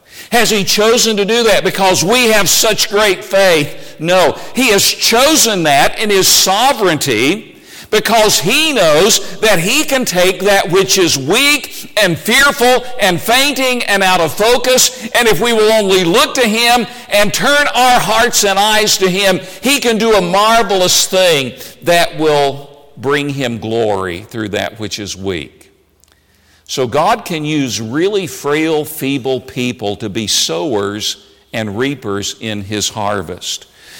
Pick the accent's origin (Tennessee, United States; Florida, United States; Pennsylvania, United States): Tennessee, United States; I grew up in Tennessee. I was the fourth of five children